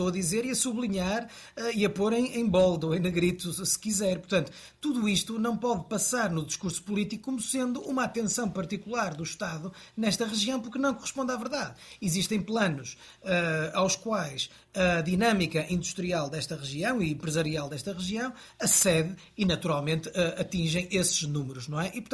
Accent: Guimarães, Braga, Portugal; eu sou efetivamente residente no Distrito de Braga, sou de Guimarães, natural e residente

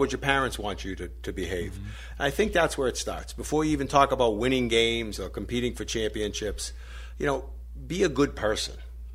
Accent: Boston, Massachusetts, United States; born there; now in Pittsburgh, United States; Well, I was born in Boston.

